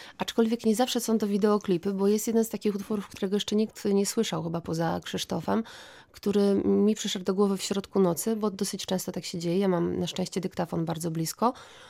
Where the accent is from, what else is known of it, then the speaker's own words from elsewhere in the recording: Ruda Śląska, Silesian Voivodeship, Poland; Również byłam częścią takiego stowarzyszenia, które nazywało się wówczas SMOG i myśmy to chyba nazywali Klubem Lidera Młodzieżowego SMOG w Rudzie Śląskiej